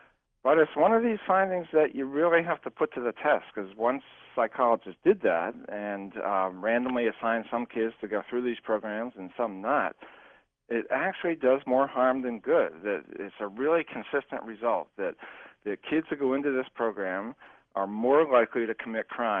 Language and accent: English; Philadelphia, Pennsylvania, United States; now in Virginia, United States; Well, I grew up in Philadelphia, lived here in Virginia for many years.